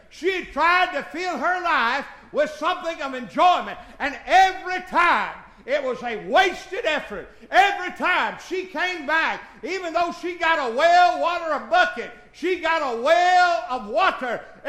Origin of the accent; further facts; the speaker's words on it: Reedsville, United States; Brother Danny, when I grew up in Reedsville, we lived on the other side of the track.